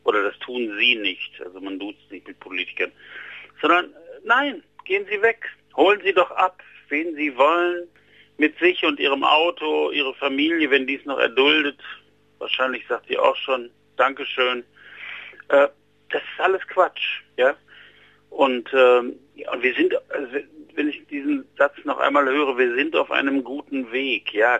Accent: Germany; Ja, also ich bin in der Bundesrepublik Deutschland aufgewachsen und meine Oma war Schneiderin

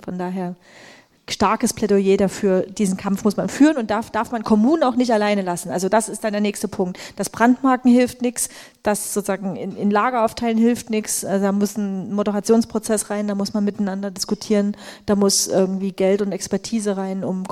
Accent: Dresden, Saxony, Germany; Ich als Dresdnerin kann sehr gut nachempfinden

